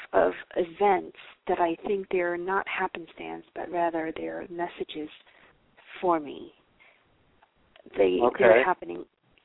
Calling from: California, United States; California.

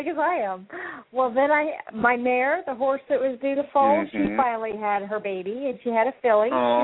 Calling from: Florida, United States; I'm calling from Florida.

